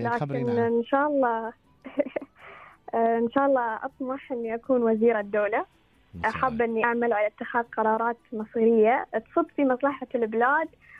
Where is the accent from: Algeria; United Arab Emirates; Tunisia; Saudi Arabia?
United Arab Emirates; Abu Dhabi; مثل نحن عندنا في أبوظبي